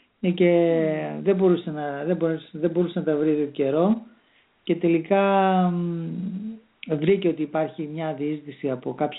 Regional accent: Thessaloniki, Central Macedonia, Greece; Θεσσαλονίκη μεριά. Θεσσαλονίκη μεριά, που είναι και ο τόπος μου.

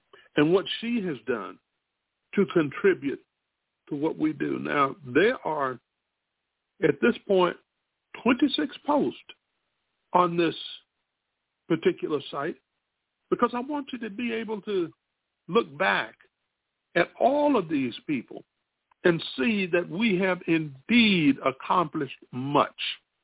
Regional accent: Spartanburg, South Carolina, United States; in my hometown of Spartanburg, South Carolina, in the 1960s, they didn't even put the obituary of a black person on the obituary page.

